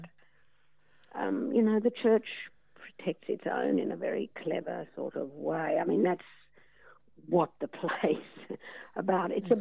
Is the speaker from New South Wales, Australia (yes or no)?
yes; Tamworth, New South Wales, Australia; I grew up in Tamworth. I went to school there and came down to Sydney to university